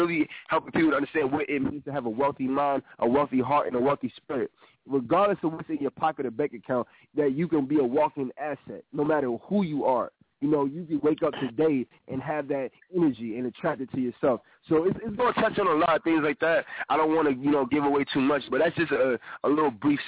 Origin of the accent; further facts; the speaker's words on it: Atlantic City, New Jersey, United States; the first city we're starting with is my hometown, Atlantic City, New Jersey.